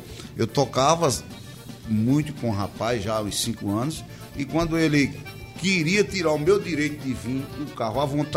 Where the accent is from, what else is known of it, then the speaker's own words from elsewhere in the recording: Campina Grande, Paraíba, Brazil; born there; voltei para a mesma casa onde nasci, a casa dos meus avós. E a família é muito grande aqui, a família do meu pai em Campina é grande.